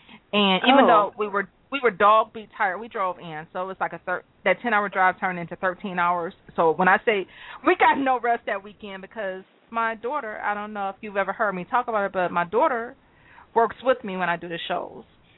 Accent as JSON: {"language": "English", "region": "Michigan", "country": "United States", "said": "I'm from Michigan, so we don't have, like, a lot of male strip clubs"}